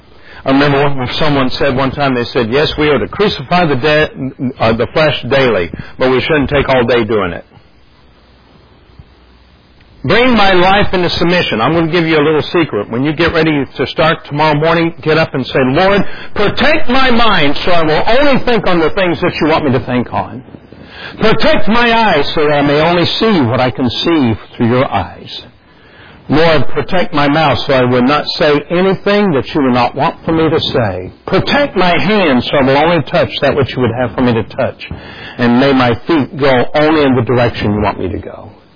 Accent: United States; I said, Brother Brian, I'm from America.

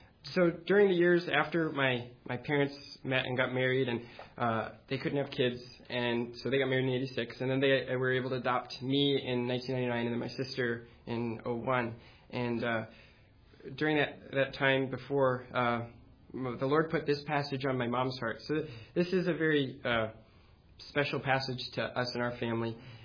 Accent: Canton, United States; born or raised there; also born or lived in Romania

